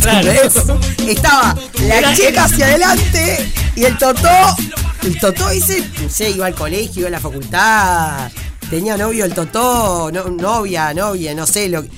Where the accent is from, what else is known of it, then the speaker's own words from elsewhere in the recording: Uruguay; O sea, soy uruguaya, pero lo pagamos.